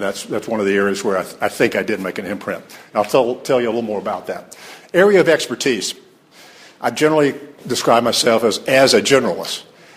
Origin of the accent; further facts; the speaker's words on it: Danielsville, Georgia, United States; I grew up in Danielsville, Georgia, grand population of 210 people when I was born there.